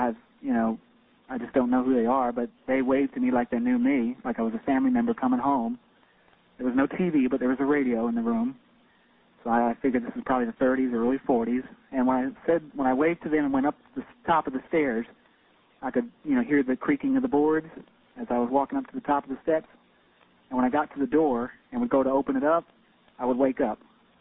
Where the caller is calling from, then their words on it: Charlotte, North Carolina, United States; Yeah, Charlotte area.